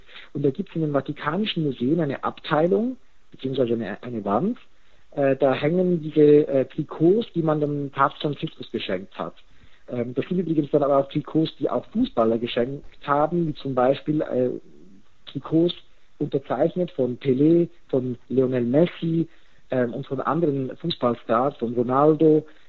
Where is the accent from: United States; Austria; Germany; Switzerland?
Switzerland; ich komme ja selber aus der Schweiz